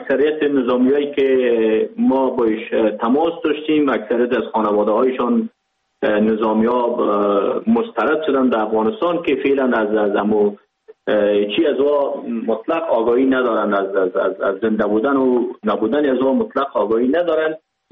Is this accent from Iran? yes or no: no; Pakistan